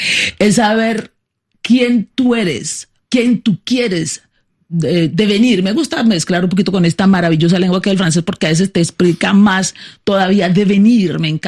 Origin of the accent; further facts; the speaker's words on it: Colombia; el negro sufre o vive experiencias duras en Colombia, pero cuando salimos de Colombia y viajamos también sigue la piel nos sigue